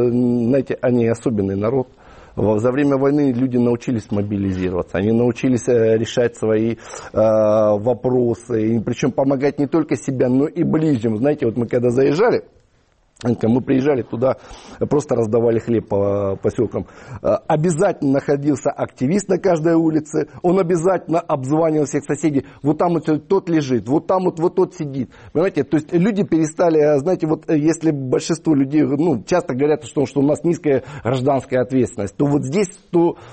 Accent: Donetsk, Donetsk Oblast, Ukraine; Я не являюсь коренным жителем города Маринки, я коренный житель города Донецка. 8 лет назад мы из Донецка выехали, в Славянск.

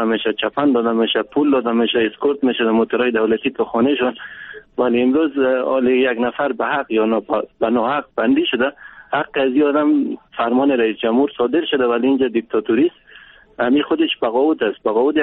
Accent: Bamyan, Afghanistan; now in Kabul, Afghanistan; من اصلیت از بامیان هستم، خانه من در کابل هست

